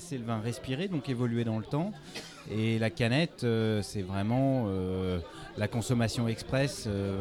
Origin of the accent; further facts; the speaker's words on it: France; C'est pour ça d'ailleurs qu'en tant que Français on est remarqué.